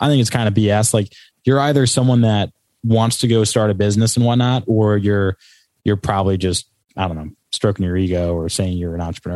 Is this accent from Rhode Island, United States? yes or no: yes; Rhode Island, United States; He goes, where are you from? I go, I'm from Rhode Island. He goes, Long Island? And I go, no, Rhode Island.